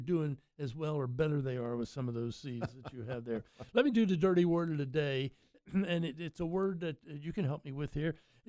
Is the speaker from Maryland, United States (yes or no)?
yes; Maryland, United States; I came down here from Maryland. That's where I started out.